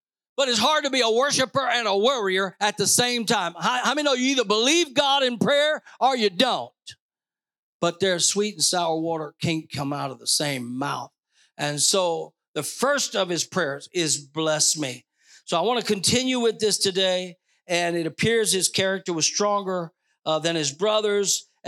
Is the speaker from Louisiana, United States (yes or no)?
yes; Louisiana, United States; now in Missouri, United States; Now, we live in Missouri or Missouri, but we don't live in misery. And I'm from Louisiana.